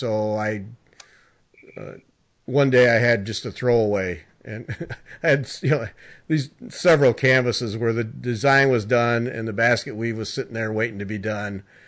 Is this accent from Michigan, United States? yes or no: yes; Flint, Michigan, United States; And I grew up in Flint, Michigan, north of Detroit. I mean, I grew up in the all-time automotive heaven.